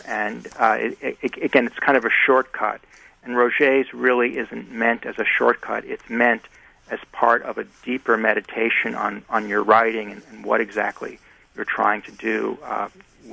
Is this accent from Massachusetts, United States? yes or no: yes; Massachusetts, United States; from my home state of Massachusetts.